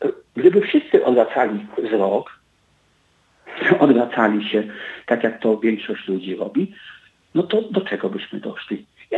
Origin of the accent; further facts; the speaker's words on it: Suwałki, Podlaskie Voivodeship, Poland; Ja pochodzę z Suwałk.